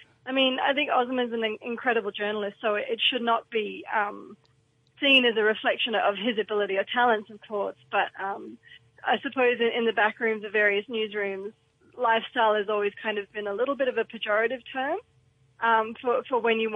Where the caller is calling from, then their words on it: New South Wales, Australia; I'm calling from the Southern Highlands of New South Wales.